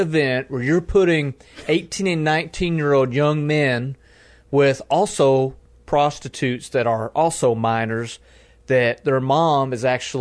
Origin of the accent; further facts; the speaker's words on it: Kentucky, United States; we're both from the Kentucky area to some extent, and there's that rivalry there.